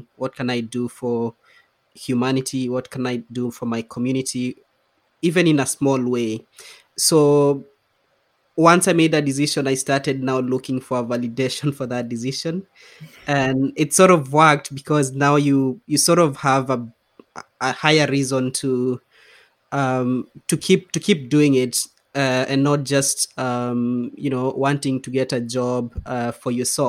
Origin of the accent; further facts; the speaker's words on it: Kenya; now in Scotland, United Kingdom; growing up in Kenya, going to schools in Kenya